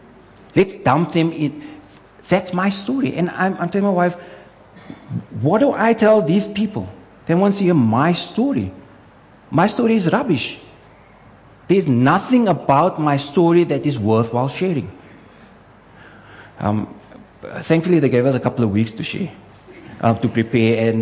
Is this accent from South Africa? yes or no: yes; Western Cape, South Africa; We come from the Cape. True. I agree with you. But we come from a bad part of the Cape.